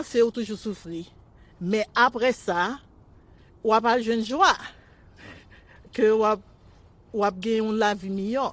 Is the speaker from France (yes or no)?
no; Haiti; nous haïtiens souffrir en pile